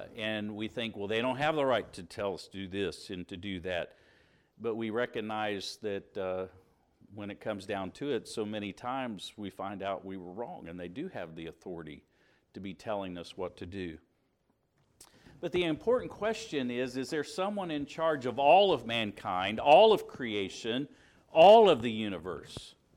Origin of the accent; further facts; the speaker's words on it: Indiana, United States; growing up in Indiana, you were either an IU fan or you were a Kentucky Wildcats fan, and we were IU fans